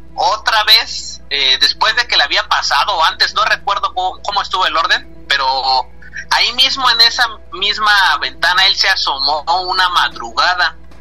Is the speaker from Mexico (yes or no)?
yes; Mexico City, Mexico; Soy de Iztacalco, aquí en la Ciudad de México.